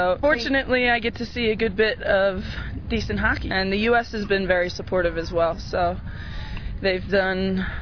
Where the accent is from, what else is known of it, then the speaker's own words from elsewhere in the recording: Wilmington, Delaware, United States; now in Philadelphia, United States; So, I live near Philadelphia, near Pennsylvania, but I'm from Wilmington, Delaware